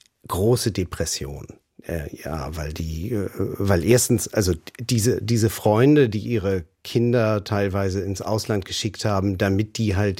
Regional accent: Germany; wenn ich sage, ich bin Deutscher

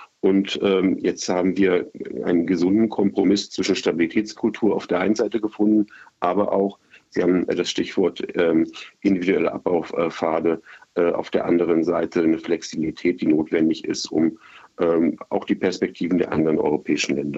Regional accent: Germany; Und ich sag mal gerade, wir haben als Deutsche die Kommissionspräsidentin aus unseren Reihen.

